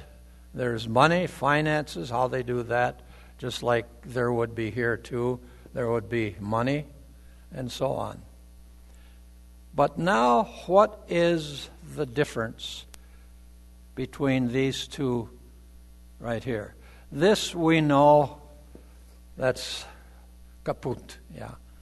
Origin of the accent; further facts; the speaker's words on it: Tower City, North Dakota, United States; But if you go out into the small towns here in North Dakota, I grew up in Tower City, just east of Valley City, about 15 miles.